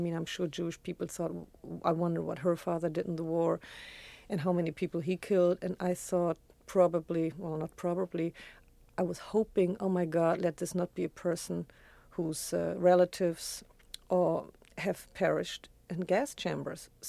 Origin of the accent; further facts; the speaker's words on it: Hamburg, Germany; I was born in Hamburg in 1946, which is, of course, a classic year.